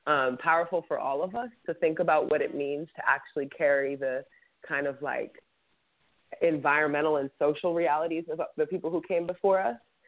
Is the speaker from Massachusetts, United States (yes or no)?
yes; Boston, Massachusetts, United States; No. So, well, I'm from Boston. I just spent